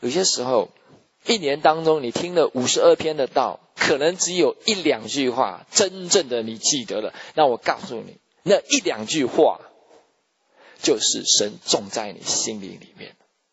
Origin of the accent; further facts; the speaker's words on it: Taiwan; 我们从小在台湾的时候会背很多的《论语》《孟子》啊，